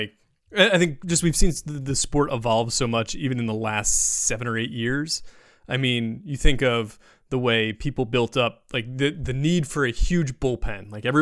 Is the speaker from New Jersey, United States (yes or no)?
yes; New Jersey, United States; I'm from Pork Roll Country, but that makes me sound like I'm from South Jersey, which is certainly not the case.